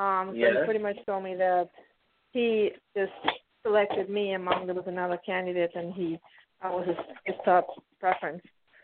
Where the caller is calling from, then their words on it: Pennsylvania, United States; I'm calling in from the East Coast in Pennsylvania.